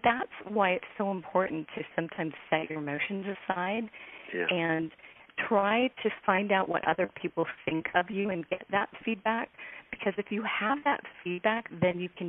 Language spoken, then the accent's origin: English; Seattle, Washington, United States; And that's tough to do because I'm from Seattle.